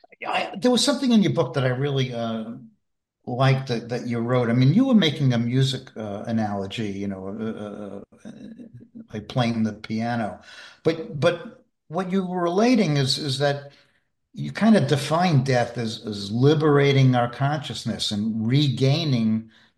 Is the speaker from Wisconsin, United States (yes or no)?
no; Brooklyn, New York, United States; I was spending a lot of time out in L.A. and I'm being from Brooklyn. I'm not an L.A. kind of guy